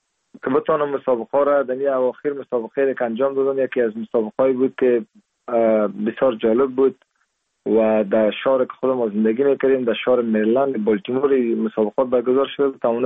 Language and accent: Persian; Parwan, Afghanistan; born there; در سال 1373 در استادی سیاوگرد ولایت پروان متولد شدیم